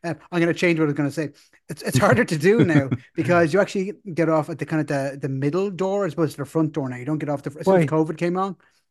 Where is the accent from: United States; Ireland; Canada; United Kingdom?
Ireland; Dublin, Leinster; I'm from Dublin